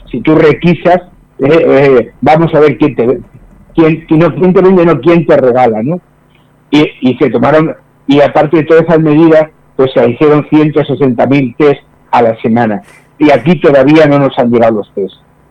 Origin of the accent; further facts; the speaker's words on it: Spain; Quizás a nosotros como españoles somos muy dados a los relatos épicos